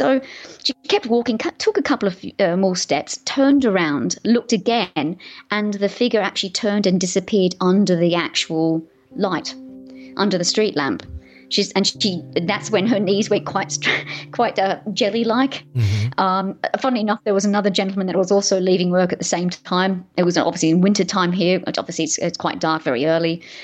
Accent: Sydney, New South Wales, Australia; my sister and I, growing up in Sydney in Australia, we grew up with parents that were very sceptical.

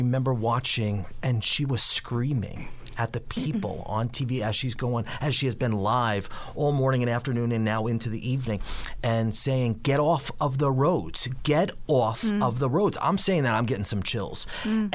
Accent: Ronkonkoma, New York, United States; I grew up in Ronkonkoma. I live there. I have fun there. I bought my parents' home, the home that I was raised in, you know.

